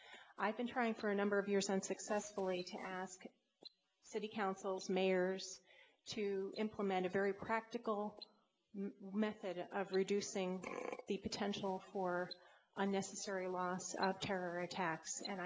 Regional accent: Long Island, New York, United States; now in Washington, United States; I'm originally from Long Island

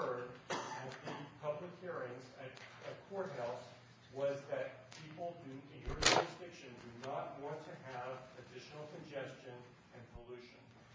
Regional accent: Rockville, United States; Of my hometown, Rockville.

